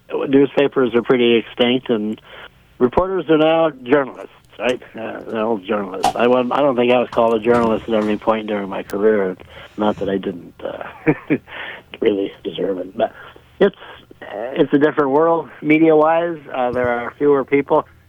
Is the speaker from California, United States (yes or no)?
yes; Sacramento, California, United States; Briefly, when I was growing up in Sacramento, there was the Sacramento Union at the time.